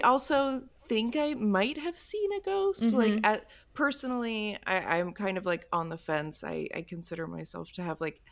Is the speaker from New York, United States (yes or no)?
no; Pennsylvania, United States; Well, I'm from Bucks County, Pennsylvania.